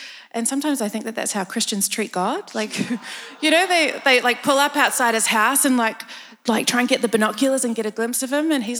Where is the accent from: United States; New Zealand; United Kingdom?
New Zealand; now in Australia; I was raised in New Zealand, which is actually a very different culture to Australia.